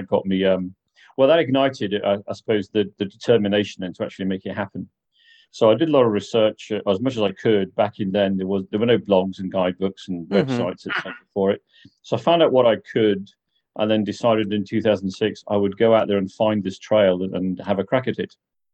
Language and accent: English; Wales, United Kingdom; I was born in Snowdonia. So I spent much of my youth in those hills.